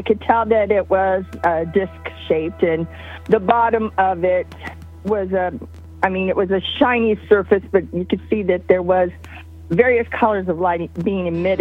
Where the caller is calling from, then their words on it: Wilmington, Ohio, United States; I'm calling from Wilmington, Ohio, and I'm supposed to tell you